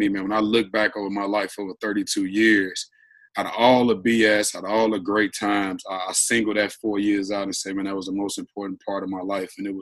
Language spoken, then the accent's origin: English; Inglewood, California, United States; So me growing up in Inglewood did nothing but prepare me to be able to be a tough basketball player